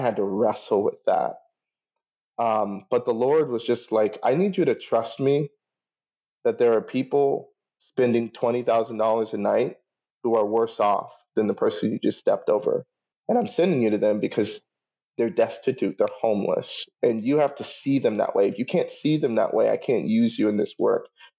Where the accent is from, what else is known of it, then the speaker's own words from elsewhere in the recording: the South, United States; And I'm from the South, so or at least I grew up here, we have homelessness here, but it's nothing like California.